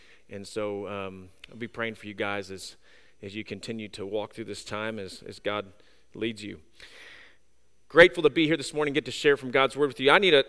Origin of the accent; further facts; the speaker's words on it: St. Louis, Missouri, United States; I grew up around the St. Louis area, and so I grew up on White Castle.